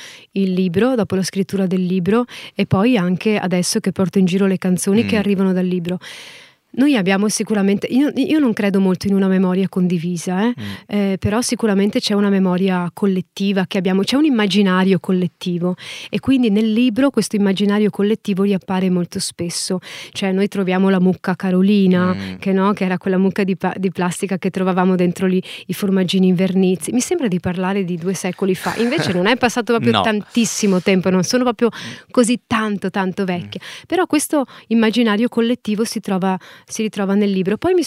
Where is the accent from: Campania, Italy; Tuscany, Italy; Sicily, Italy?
Sicily, Italy; born there; io sono nata in Sicilia da padre messinese e da madre vicentina.